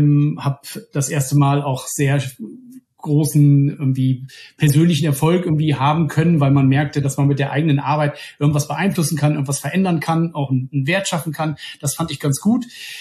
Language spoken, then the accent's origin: German; Bremen, Germany; now in Hamburg, Germany; ich bin zurück aus dem Ruhrgebiet, ich komme ursprünglich aus Bremen, zurück in den Norden